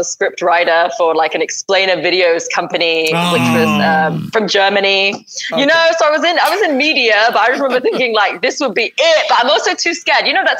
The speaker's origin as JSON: {"language": "English", "country": "Singapore", "tie": "born or raised there", "said": "I always listened to Class 85 since when I was young in Singapore. Right. I grew up in Singapore."}